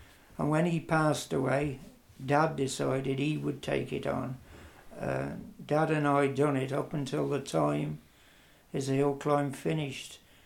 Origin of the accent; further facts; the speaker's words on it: Great Witley, West Midlands, United Kingdom; I was born in Great Whitley in 1946. I was born at 8 Stairport Road.